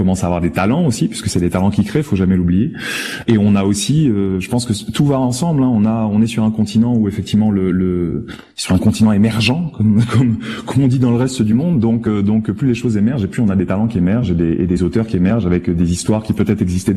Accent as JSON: {"language": "French", "country": "Republic of the Congo", "tie": "born or raised there", "said": "Moi j'ai grandi au Congo-Brazzaville, j'ai eu une enfance où j'ai grandi majoritairement avec des contenus qui venaient de l'étranger, en particulier asiatiques ou américains."}